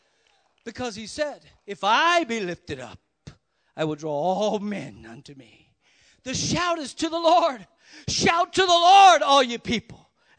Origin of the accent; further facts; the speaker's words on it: Louisiana, United States; I'm from Louisiana. The biggest mountain was an anthill.